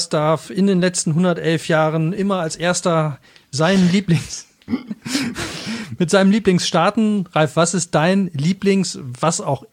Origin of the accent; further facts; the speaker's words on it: Cologne, North Rhine-Westphalia, Germany; ich komme ja aus Köln und da muss man ja Fußballfan sein, beziehungsweise man muss FC-Fan sein.